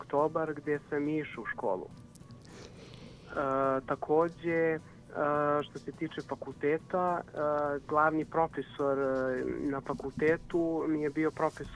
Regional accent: Kragujevac, Šumadija, Serbia; born there; rođen sam u Kragujevcu, imam 22 godine

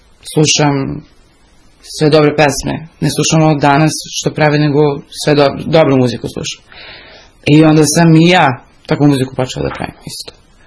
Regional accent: Kragujevac, Šumadija, Serbia; iz Kragujevca sam.

